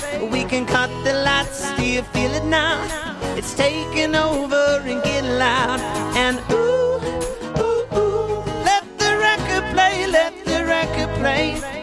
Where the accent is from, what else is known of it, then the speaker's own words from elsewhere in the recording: Southeast, United States; now in Nashville, United States; We're all from the Southeast.